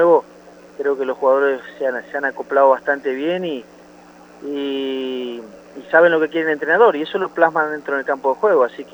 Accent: Tostado, Santa Fe, Argentina; Yo soy de allá, de Tostado

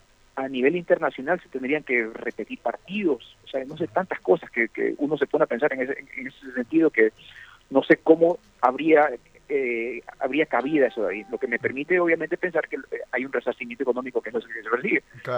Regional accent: Guayaquil, Guayas, Ecuador; No, yo soy de Guayaquil.

